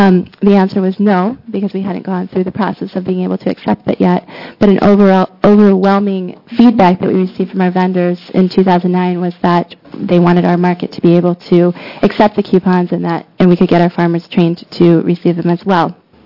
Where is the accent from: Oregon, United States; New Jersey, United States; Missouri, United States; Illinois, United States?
Oregon, United States; Colton; I'm from Colton, Oregon, which makes me Representative Gilliam's constituent.